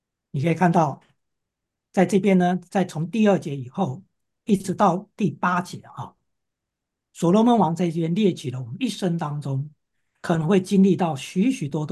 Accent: China; 因为我们中国人也是在说嘛，哈，天下合久必分，分久必合啊。

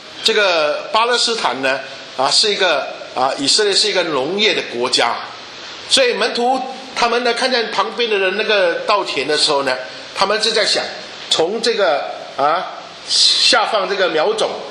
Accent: Malaysia; 我是马来西亚人，但是我们马来西亚是很迷信的

